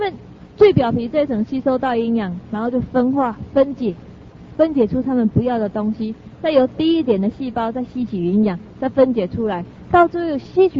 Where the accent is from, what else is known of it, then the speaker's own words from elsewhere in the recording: China; 他不像我们中国人有那种淡淡，什么都淡淡的那种水彩墨画